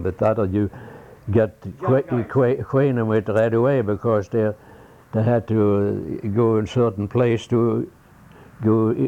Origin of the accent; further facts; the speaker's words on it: Sweden; English is a second language; moved away; He knew I was came from Sweden, you know.